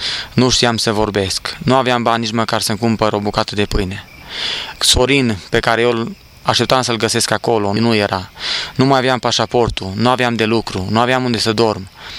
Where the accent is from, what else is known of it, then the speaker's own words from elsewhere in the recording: Turda, Cluj County, Romania; eram patru, eram noi doi din Turda și erau încă cu noi doi băieți din Botoșani